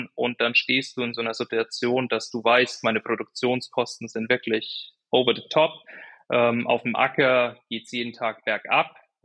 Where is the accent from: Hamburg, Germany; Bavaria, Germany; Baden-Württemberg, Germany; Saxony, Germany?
Bavaria, Germany; Würzburg; born there; Ich bin geboren in Würzburg, also nördliches Bayern, habe dann Ausbildung gemacht in Sachsen-Anhalt, bin später ins Ausland nach Australien, Neuseeland gegangen für ein Jahr nach meinem Studium in Kiel.